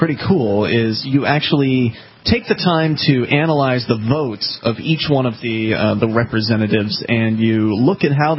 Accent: Keene, New Hampshire, United States; we're from the Keene area

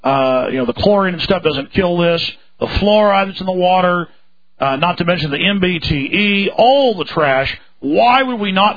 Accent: Dallas, Texas, United States; Well, I grew up in Dallas where you're at, and it's really bad.

